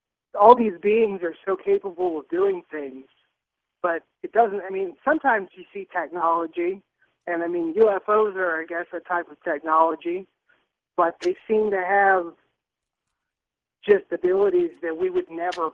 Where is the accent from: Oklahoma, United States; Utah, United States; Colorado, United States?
Colorado, United States; born there; also born or lived in Tennessee / Wisconsin / Illinois; No, I've moved around a lot. I was born in Colorado. I've lived in Tennessee. I've lived in Wisconsin. I've lived in Illinois.